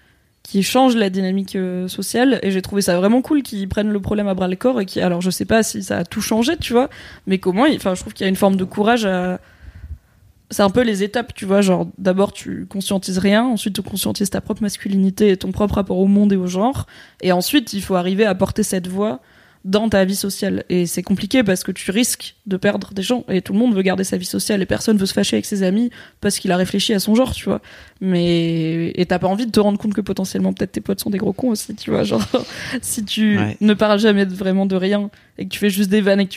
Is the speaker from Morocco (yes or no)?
yes; Morocco; Et en plus, moi, je suis marocaine.